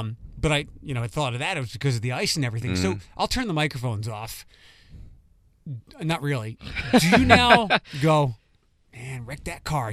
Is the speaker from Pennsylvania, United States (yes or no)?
yes; Philadelphia, Pennsylvania, United States; now in Ohio, United States; Like, I came from Philadelphia where we got like if we got yesterday's thing, the city was paralyzed. Like, and I moved here to the Midwest.